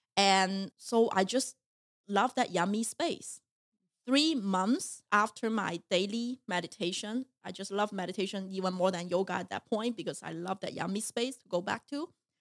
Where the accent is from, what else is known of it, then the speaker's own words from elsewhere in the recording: China; English is a second language; And I literally came into this world and also born and raised in China as a female.